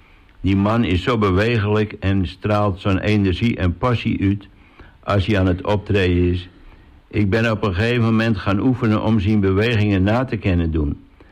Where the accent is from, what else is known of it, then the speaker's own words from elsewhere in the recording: Drenthe, Netherlands; En ik kom echt 100% uit Oost-Drenthe. En daar woon ik al mijn hele leven. En ik ben opgegroeid aan het Wulkpad